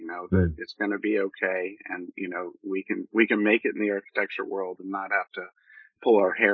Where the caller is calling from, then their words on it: Seattle, Washington, United States; Seattle, Washington. Not so sunny Seattle, Washington.